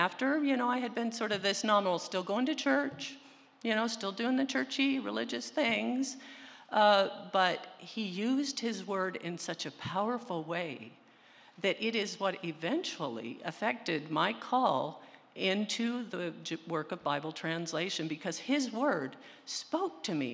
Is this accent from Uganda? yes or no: no; Peru; now in United States; I was born and raised in Peru, South America, in the Amazon rainforest.